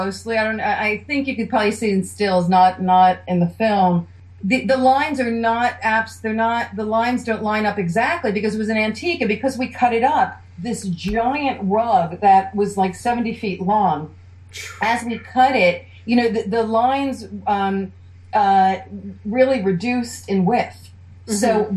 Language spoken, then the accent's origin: English; New York City, New York, United States; being a New Yorker and sort of, you know, a book fanatic myself